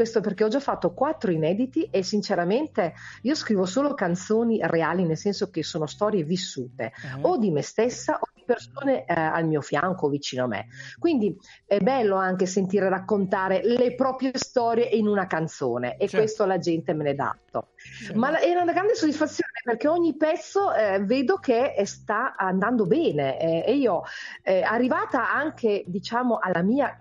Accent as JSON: {"language": "Italian", "town": "Castelnuovo di Sotto", "region": "Emilia-Romagna", "country": "Italy", "said": "Io esattamente sono della provincia di Reggio Emilia, Castelnuovo di Sotto, il mio paese di nascita."}